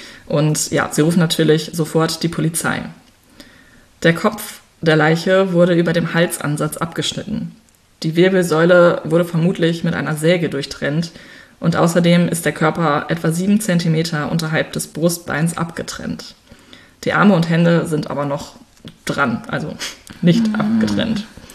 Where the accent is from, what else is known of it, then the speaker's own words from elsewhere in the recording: Münster, North Rhine-Westphalia, Germany; Wir kommen beide aus Münster.